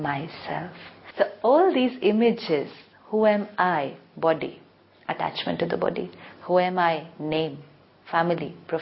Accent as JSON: {"language": "English", "country": "India", "said": "Who am I? I am Indian. I live in India."}